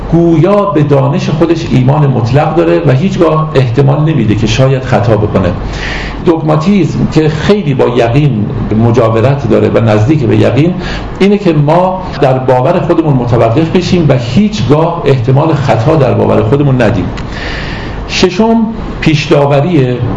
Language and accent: Persian; Iran; از آن جهت که من مسلمانم. من از ایران دفاع میکنم نه به خاطر اینکه کشور خوبیه، فقط به خاطر اینکه من ایرانی هستم.